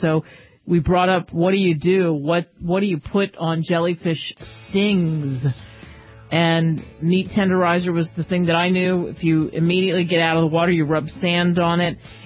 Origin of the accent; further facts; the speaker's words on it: Wildwood Crest, New Jersey, United States; I grew up around the Jersey Shore, southern part of New Jersey, Wildwood Crest, to be specific, or Cape May, New Jersey.